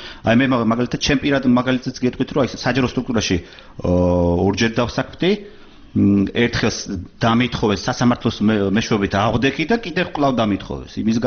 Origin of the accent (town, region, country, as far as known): Tbilisi, Georgia; born or raised there